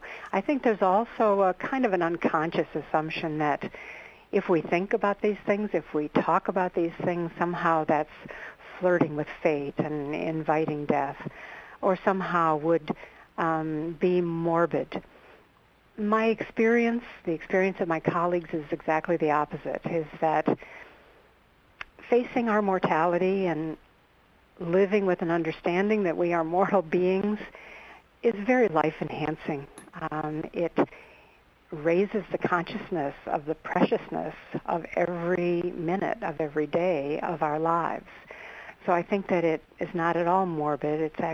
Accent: Illinois, United States; I grew up in Illinois, and I was a candy striper at St. Joseph's Hospital in Joliet, Illinois.

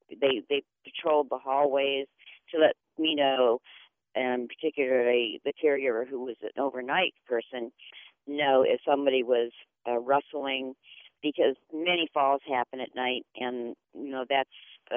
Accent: Tucson, Arizona, United States; Okay. Well, I am from Tucson, Arizona. I've been here 4 years

